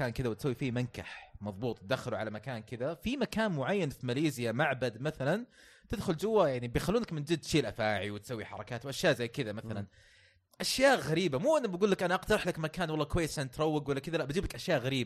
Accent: Riyadh, Riyadh Province, Saudi Arabia; طب إحنا عندنا في السعودية ما عندنا مترو صح؟

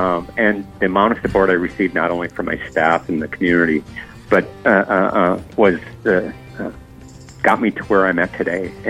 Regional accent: Hallock, Minnesota, United States; I was born and raised in Hallock.

